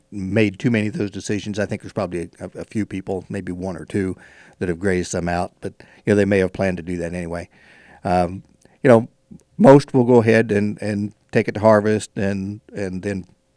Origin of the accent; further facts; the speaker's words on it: Kansas, United States; and of course I come from Western Kansas. Well, we call it Western Kansas if we live here. It was North Central when I lived there, so sure. It's Phillips County.